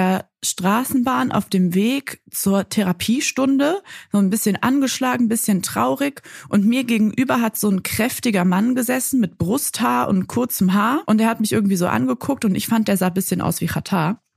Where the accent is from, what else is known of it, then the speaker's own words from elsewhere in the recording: Mönchengladbach, North Rhine-Westphalia, Germany; Ich komme aus Mönchengladbach.